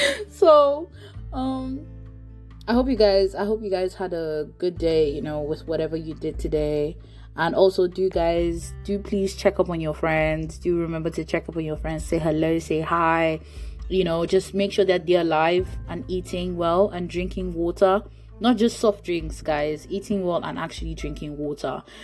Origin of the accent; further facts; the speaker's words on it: Nigeria; because I am Nigerian